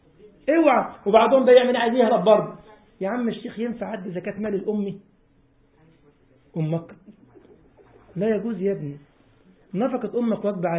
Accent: Egypt; واحنا عندنا في مصر لك زفت من الزفت واسمه ضغط

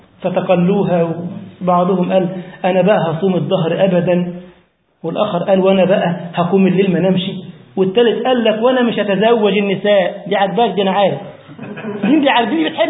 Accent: Egypt; مع ان ده من تونس وانا من مصر

